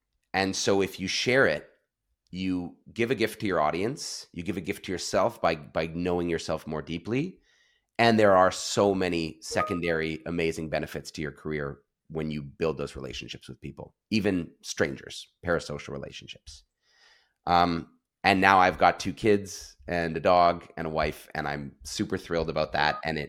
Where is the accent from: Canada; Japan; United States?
Canada; So that, as a Canadian kid, was huge.